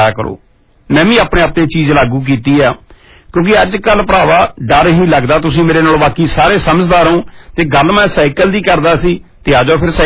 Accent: Punjab, India; ਮੇਰਾ ਪਿੰਡ ਤੋਂ ਜਲੰਧਰ ਦੀ ਗੱਲ ਕਰਾਂ 14-15 ਕਿਲੋਮੀਟਰ ਹੈਗਾ

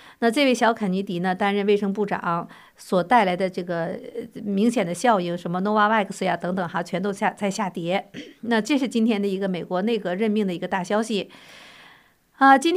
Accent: China; 我们从大陆出来的朋友更应该去反思自己，因为我们在从小生活在那个国家里边

